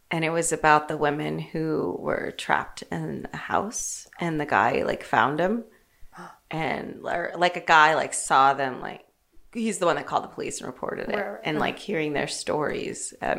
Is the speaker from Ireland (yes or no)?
yes; Ireland; I am Irish, so I can say that, by the way.